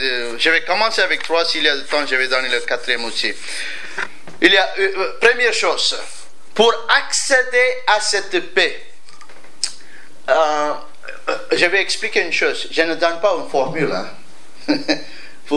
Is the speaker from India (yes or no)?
yes; India; En Inde, j'ai grandi en Inde.